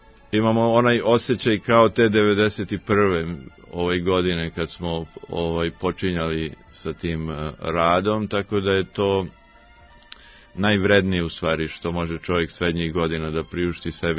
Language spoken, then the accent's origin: Serbian; Aleksandrovac, Šumadija and Western Serbia, Serbia; a ja sam iz Župskog Aleksandrovca